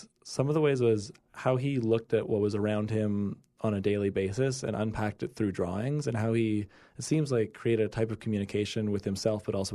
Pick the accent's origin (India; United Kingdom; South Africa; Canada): Canada; Toronto, Ontario; now in New York, United States; I grew up in Toronto. Now I live in New York.